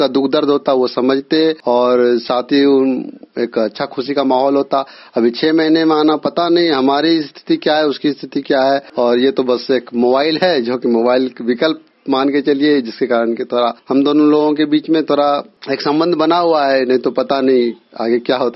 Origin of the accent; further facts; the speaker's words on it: Katariya, India; और मैं कटरिया ग्राम का निवासी हूँ और मैं गुजरात राज्य में काम करता हूँ।